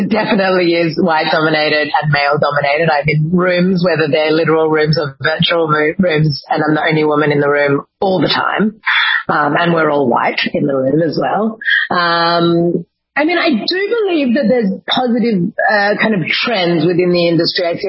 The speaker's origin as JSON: {"language": "English", "town": "Sydney", "region": "New South Wales", "country": "Australia", "tie": "born or raised there"}